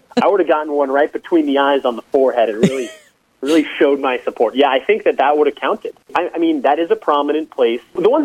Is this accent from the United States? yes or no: yes; San Diego, California, United States; I'll tell you who I'm not rooting for, and that's the Los Angeles Chargers, because I'm from San Diego.